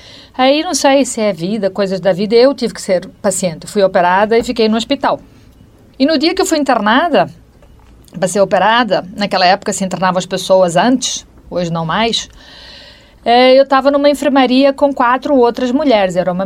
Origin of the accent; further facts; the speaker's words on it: Angola; born there; porque em Angola, que é onde eu nasci, onde ele também nasceu, os meus pais nasceram lá, não havia faculdade de medicina